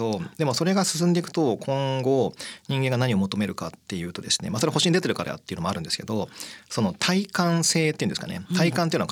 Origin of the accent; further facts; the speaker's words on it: Shikoku, Japan; あとあの僕の地元が四国っていうこともあって